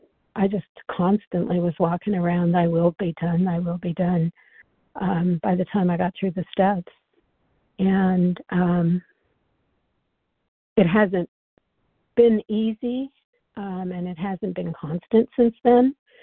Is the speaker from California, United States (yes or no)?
no; New Mexico, United States; I'm from New Mexico also. Hi, Lee, neighbor.